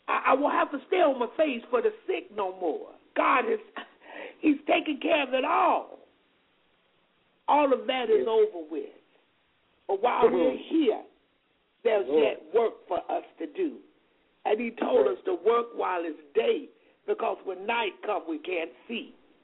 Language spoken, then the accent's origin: English; the South, United States; accent: Southern; I'm from the South, and you hear that Southern talk of a black woman many days, because that's just who I am.